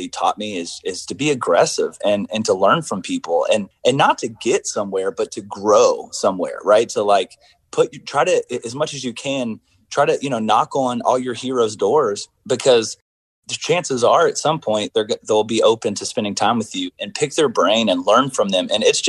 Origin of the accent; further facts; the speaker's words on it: Myrtle Beach, South Carolina, United States; also born or lived in Dallas / Charleston; But we were there for a short stint, and then we moved to Myrtle Beach. And I grew up there till about 15, Dirty Myrtle. And then we moved to Charleston.